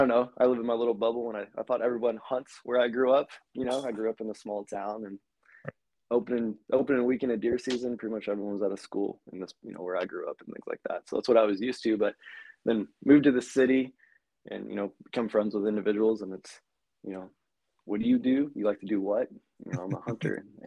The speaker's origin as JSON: {"language": "English", "town": "St. Louis", "region": "Missouri", "country": "United States", "tie": "born or raised there", "said": "And I'm based out of Missouri, around St. Louis, so just born and raised in Missouri in the Midwest."}